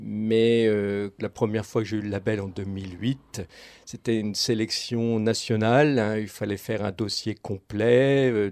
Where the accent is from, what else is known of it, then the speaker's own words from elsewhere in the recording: Béthisy-Saint-Martin, Hauts-de-France, France; born there; j'ai 60 ans, je suis né à Béthisy-Saint-Martin, maintenant j'exerce à Béthisy-Saint-Pierre, j'ai franchi la frontière.